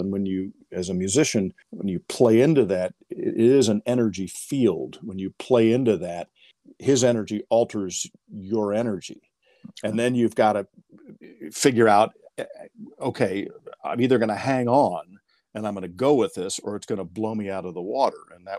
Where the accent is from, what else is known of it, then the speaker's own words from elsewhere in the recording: Kentucky, United States; also born or lived in Yellow Springs; And I grew up in Kentucky after having lived in Yellow Springs.